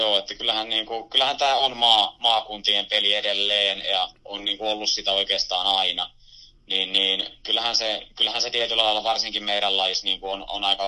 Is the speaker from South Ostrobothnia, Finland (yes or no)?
yes; Ilmajoki, South Ostrobothnia, Finland; Mä oon itse Ilmajoelta lähtöisin, mikä on niin kuin ihan täys maalaiskunta Pohjanmaalla.